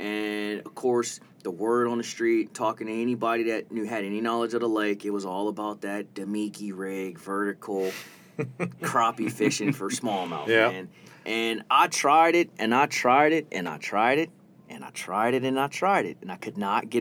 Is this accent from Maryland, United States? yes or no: no; Richmond, California, United States; also born or lived in Fairfield, California; Well, I was born and raised in Richmond, California, which is right there on the bay, East Bay, as we call it back home